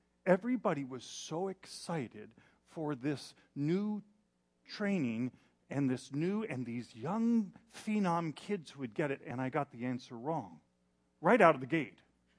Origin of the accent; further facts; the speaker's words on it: Upland, California, United States; I grew up in Southern California, in Upland, California, went to Baldy View Elementary School.